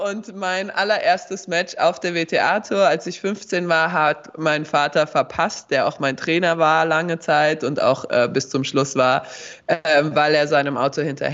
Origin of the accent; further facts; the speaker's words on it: Darmstadt, Hesse, Germany; als Hessin und vor allem als Mittelhessin oder Südhessin, sage ich mal, Darmstadt, wir sind umgeben von Wald, viel Wald, wenig Wasser, also wir haben kein Meer